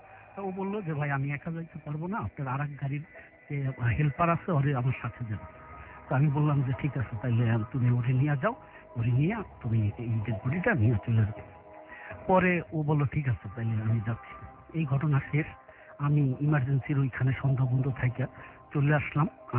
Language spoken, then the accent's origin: Bangla; Madaripur, Dhaka Division, Bangladesh; আমি মাদারীপুর থেকে এসেছি